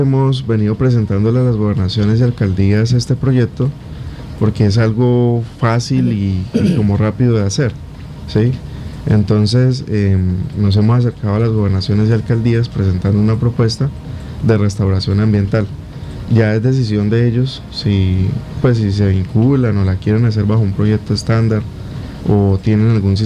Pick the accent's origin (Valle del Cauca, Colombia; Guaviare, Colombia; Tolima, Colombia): Guaviare, Colombia; Primer vez que veo, soy de aquí del Guaviare, y primer vez que veo recortes de agua en el municipio